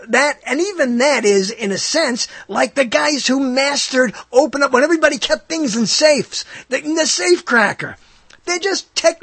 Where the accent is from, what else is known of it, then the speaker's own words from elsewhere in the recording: Brooklyn, New York, United States; And there were urban legends when I was growing up in Brooklyn.